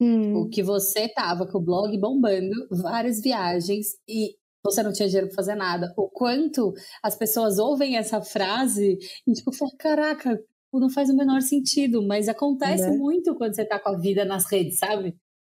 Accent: Brazil; Mas eu acho que a gente, como brasileiro, conseguir virar essa chave de falar, cara, tá tudo bem vender coisa na rua.

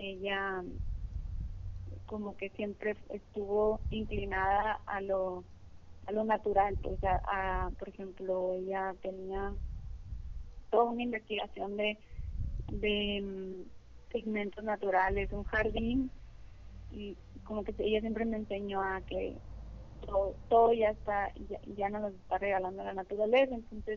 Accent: Ciudad Obregón, Sonora, Mexico; Muy bien, pues soy de Ciudad Obregón, Sonora, México.

